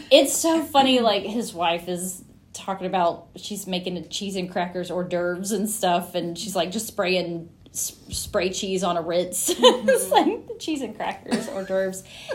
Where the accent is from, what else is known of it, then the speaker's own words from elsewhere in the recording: the South, United States; accent: Southern; "Oh no, did my Southern accent